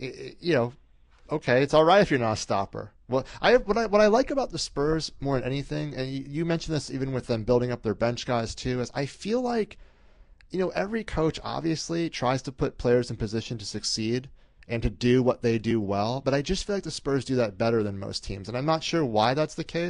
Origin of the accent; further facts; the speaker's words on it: Arizona, United States; I grew up in Arizona, so I watch Pac-12 basketball all the time.